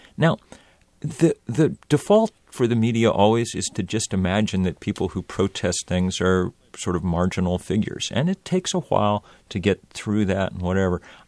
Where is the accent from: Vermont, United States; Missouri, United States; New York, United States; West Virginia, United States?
Vermont, United States; My home state of Vermont just had, as I said, because of climate change, the worst flooding we've ever experienced.